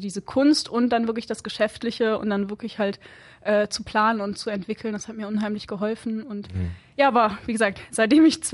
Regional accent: North Rhine-Westphalia, Germany; Nein, ich komme aus NRW. Also ich komme aus, ich würde sagen, nicht einem kleinen Kaff, aber doch einem kleinen Örtchen neben Düsseldorf, will ich. Und bin dann irgendwann hier hingezogen.

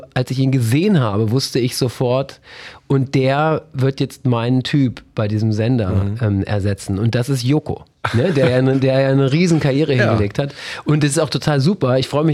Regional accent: Dettum, Lower Saxony, Germany; ich komme halt aus Dettum, ne? Also nicht das Dettum, ich liebe Dettum, super Dorf. Ich bin total dankbar, dass ich da groß geworden bin, aber ich bin halt ein Junge aus dem Dorf und bin Fahrrad gefahren in der Asse

